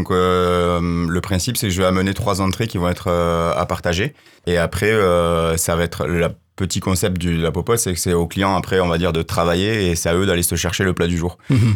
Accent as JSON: {"language": "French", "region": "Nouvelle-Aquitaine", "country": "France", "said": "on est originaire du Béarn."}